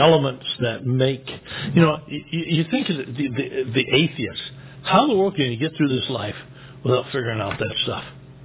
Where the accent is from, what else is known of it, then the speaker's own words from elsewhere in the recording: Flint, Michigan, United States; When I was growing up in Michigan, Flint, Michigan, it always went through the trailer parks.